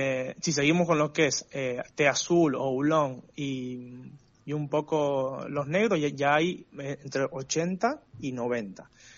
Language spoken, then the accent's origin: Spanish; Cañada Seca, Mendoza, Argentina; No, de Cañaseca.